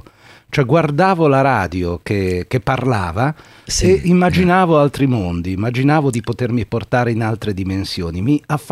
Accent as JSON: {"language": "Italian", "town": "La Spezia", "region": "Liguria", "country": "Italy", "said": "Io sono della Spezia"}